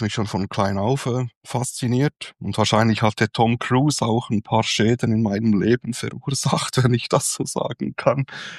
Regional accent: Bern, Switzerland; ja, ich bin Schweizer, ich komme aus Bern und ich arbeite seit 1995 bei der Flugsicherung in der Schweiz, also im Flughafen Zürich.

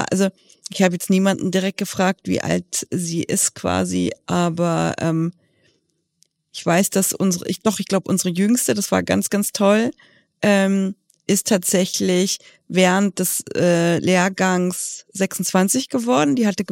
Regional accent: Cologne, North Rhine-Westphalia, Germany; fast eine ganze Woche weg von zu Hause, in Kölle, meiner alten Heimat

